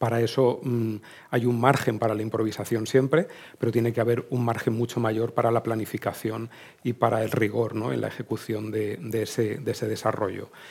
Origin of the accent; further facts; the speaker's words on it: Valencian Community, Spain; especialmente yo vengo de la Comunidad Valenciana